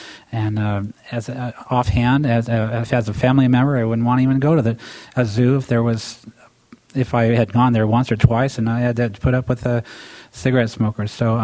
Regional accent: Fresno, California, United States; now in San Luis Obispo, United States; I came from Fresno to live out here and get away from the smog and all and fresh air.

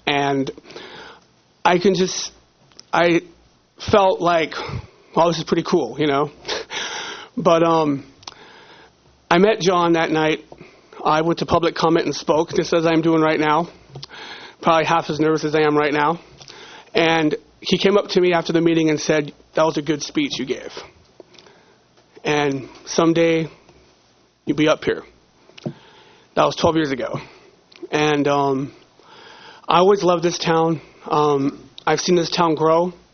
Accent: Grover Beach, California, United States; I was pretty much raised here. I lived here almost 30 years. I grew up in Grover Beach on Brighton Street with my two folks and my brother and sister.

